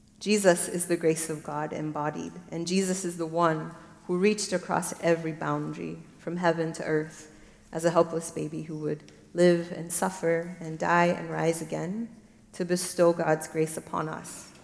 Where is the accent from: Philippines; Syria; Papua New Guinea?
Papua New Guinea; also born or lived in Kenya / Madagascar; now in Grand Rapids, United States; My family is very Lutheran. And I'm a Malagasy daughter, and I was raised in the Lutheran Church in Papua New Guinea and Kenya. And now I find myself in the Reformed tradition in Grand Rapids, Michigan.